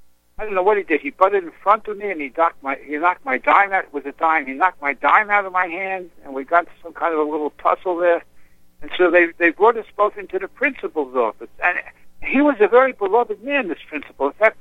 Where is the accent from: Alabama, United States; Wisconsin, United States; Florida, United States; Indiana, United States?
Florida, United States; Orlando; also born or lived in Brooklyn, New York; So I actually grew up in Central Florida, in Orlando, the Orlando area.